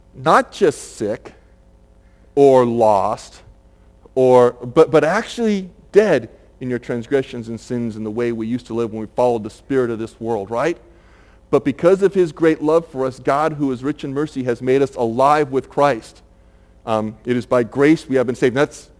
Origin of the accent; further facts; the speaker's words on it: Chicago, Illinois, United States; We grew up in Chicagoland, but you still know it.